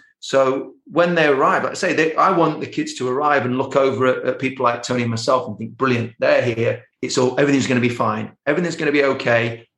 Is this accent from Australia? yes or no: no; England, United Kingdom; No, I'm English. I don't come from Finland.